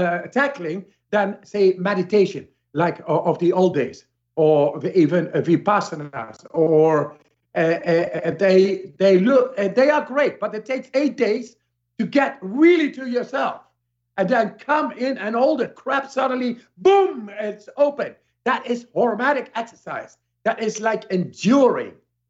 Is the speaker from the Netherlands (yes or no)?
yes; Amsterdam, North Holland, Netherlands; I come from Amsterdam